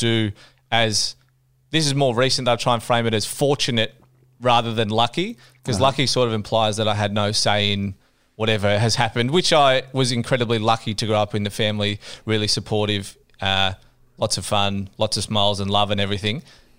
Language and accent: English; Corowa, New South Wales, Australia; also born or lived in Sale / Wangaratta / Bairnsdale; But so I grew up in Corowa, moved there. We moved from Wangaratta when I was, born in Sale, then lived in Bairnsdale for a year.